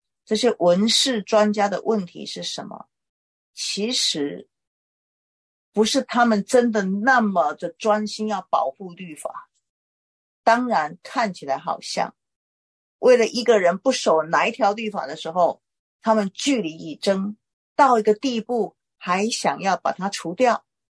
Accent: China; 最大的例子就是我们中国人呢

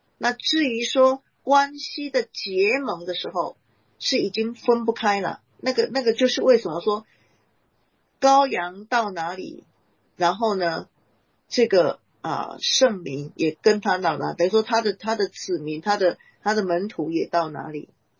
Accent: China; 有时候觉得哎呀跟我们中国人好像犹太人怎么样哈

